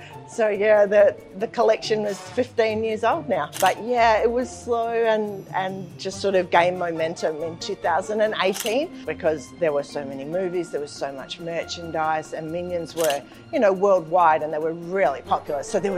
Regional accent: Australia; I'm from Australia

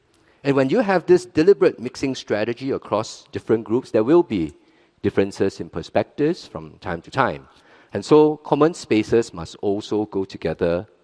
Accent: Singapore; first language Hokkien; English is a second language; I'm Chinese, I'm also Buddhist, as I mentioned, I speak Hokkien as my first language

